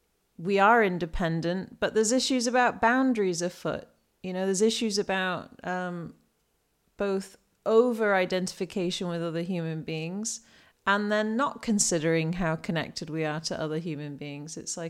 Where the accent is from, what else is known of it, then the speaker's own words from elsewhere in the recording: England, United Kingdom; since this is now a British podcast, because I'm British and I live in England again.